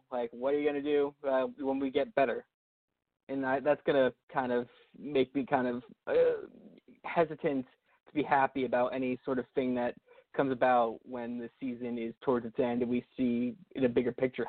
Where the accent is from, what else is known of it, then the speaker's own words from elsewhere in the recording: New York, United States; me and you, we're from New York, New Jersey.